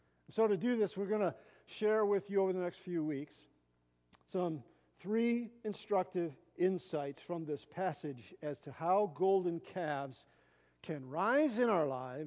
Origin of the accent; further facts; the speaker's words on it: Walled Lake, Michigan, United States; I grew up in Walled Lake, Commerce, and while it was still fairly rural when I grew up there, it was not farmland.